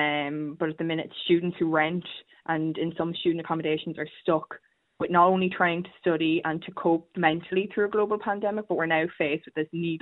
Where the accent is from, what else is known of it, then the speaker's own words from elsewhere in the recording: Donegal, Ulster, Ireland; I'm from Donegal, so there was no way that I would be able to have commuted if we were on campus.